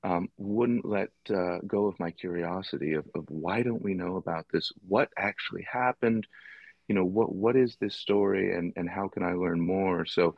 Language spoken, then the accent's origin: English; Boston, Massachusetts, United States; even growing up in Boston, I surely would have heard about this.